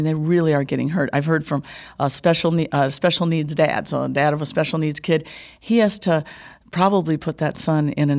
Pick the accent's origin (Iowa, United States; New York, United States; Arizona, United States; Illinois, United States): Iowa, United States; Waterloo; I come from Waterloo, originally Waterloo, Iowa, and big family.